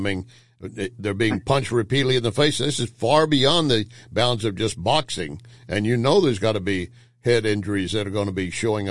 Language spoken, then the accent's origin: English; Texas, United States; You know, I grew up in Texas where football is the sport